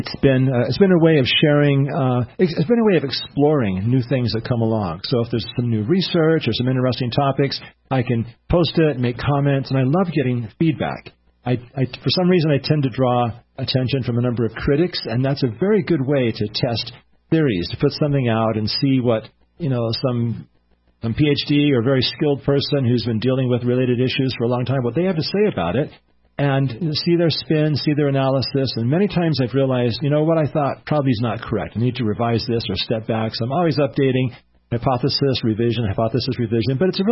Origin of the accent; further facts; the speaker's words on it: Salt Lake City, Utah, United States; also born or lived in Boise; I grew up in Salt Lake City, also Boise, Oregon, from the western United States.